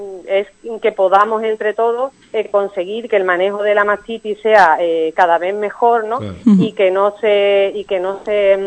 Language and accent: Spanish; Seville, Andalusia, Spain; Soy ya, sevillana, sí.